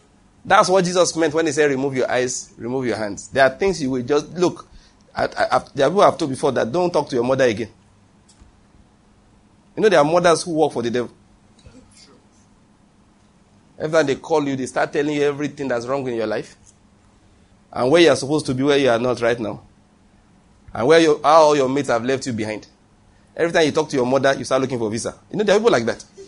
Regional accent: Nigeria; It's only once I preached in another country that's not Nigeria. I'm a Nigerian preacher.

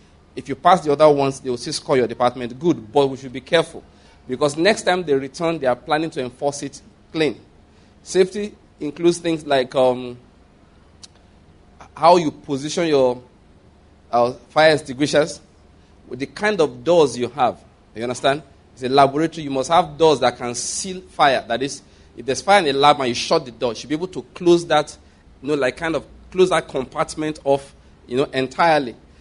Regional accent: Nigeria; moved away; I came from Nigeria

